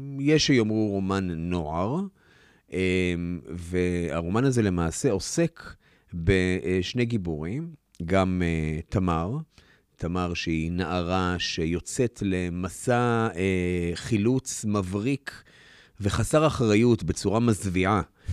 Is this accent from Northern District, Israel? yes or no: no; Rishon LeZion, Central District, Israel; אני חושב גם כשהייתי ילד בערבות ראשון, הרגשתי איזשהו צורך, איזושהי כמיהה, להתנתק מהעיר